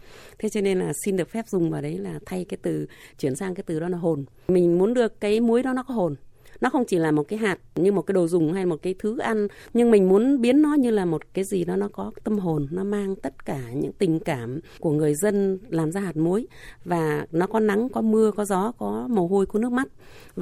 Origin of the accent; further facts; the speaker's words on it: Thái Bình, Vietnam; Quê mình bên Thái Bình có cái huyện Diêm Điền và Tiền Hải